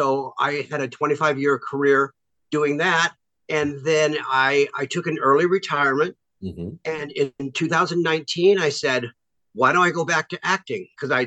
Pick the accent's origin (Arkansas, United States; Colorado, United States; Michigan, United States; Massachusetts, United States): Arkansas, United States; But I grew up in Arkansas, and there's not a lot of opportunity to act at that time in my life.